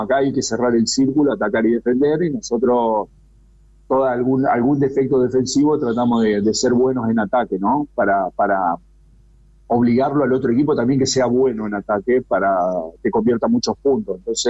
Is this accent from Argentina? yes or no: yes; Argentina; moved away; yo vengo de Argentina